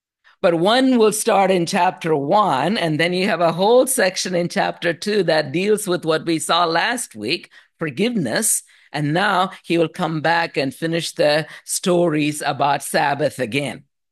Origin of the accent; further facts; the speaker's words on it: India; born there; In my case, for example, I would say I'm an Indian by birth.